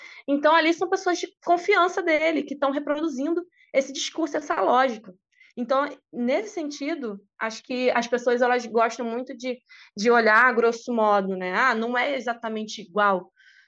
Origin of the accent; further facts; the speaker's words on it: Brazil; não somos só aqui estudiosos de Brasil, somos brasileiros também